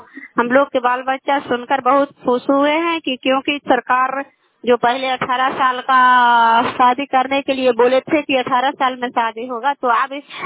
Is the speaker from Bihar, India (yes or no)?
yes; Kalyanpur, Bihar, India; घर कल्याणपुर वाली बिलसी पंचायत प्रखंड चंदे जिला ललंदा का निवासी हूँ।